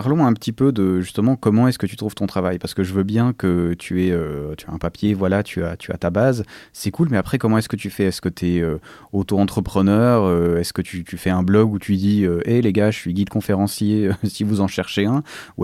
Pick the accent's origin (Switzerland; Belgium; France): Switzerland; puis je suis suisse donc j'aime bien parler d'argent forcément